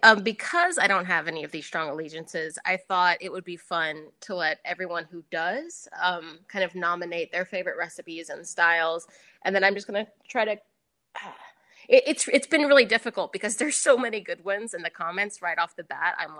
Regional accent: Los Angeles, California, United States; also born or lived in Mississippi; I'm from Mississippi originally, and then I grew up in Los Angeles.

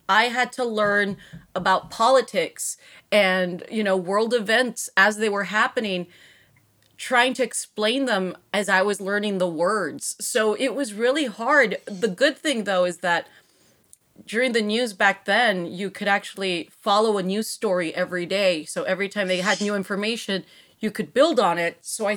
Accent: Texas, United States; I grew up in Texas, 2 hours away from where she lived.

